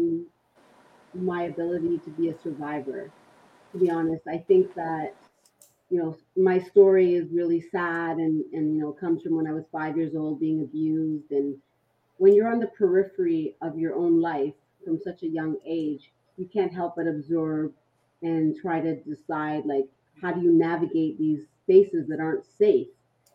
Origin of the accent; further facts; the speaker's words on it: Toronto, Ontario, Canada; I come from Toronto, Canada